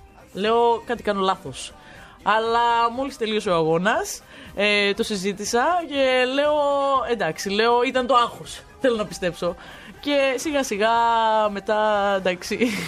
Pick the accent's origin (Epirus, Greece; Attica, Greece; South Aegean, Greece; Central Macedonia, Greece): Epirus, Greece; Igoumenitsa; Μεγάλωσα στην Οικουμενίτσα.